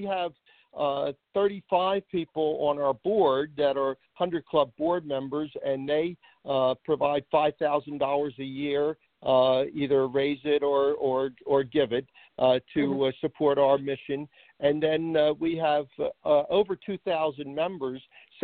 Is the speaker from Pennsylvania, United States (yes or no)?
yes; Philadelphia, Pennsylvania, United States; My grandfather was a police officer when I grew up in Philadelphia. He actually died the year I was born, 1945.